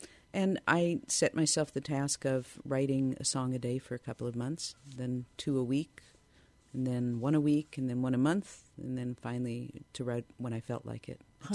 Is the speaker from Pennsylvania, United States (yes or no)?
yes; Philadelphia, Pennsylvania, United States; I grew up in Philadelphia. That's how I think of it. I learned to be a person.